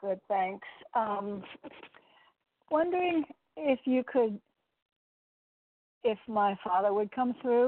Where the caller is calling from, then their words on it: Connecticut, United States; Hi. Connecticut.